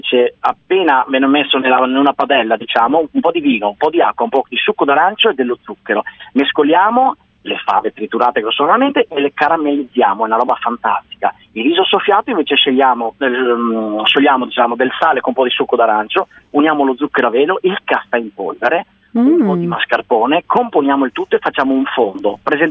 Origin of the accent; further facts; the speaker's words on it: Venice, Veneto, Italy; Le lenticchie purtroppo noi nel nord, io sono veneziano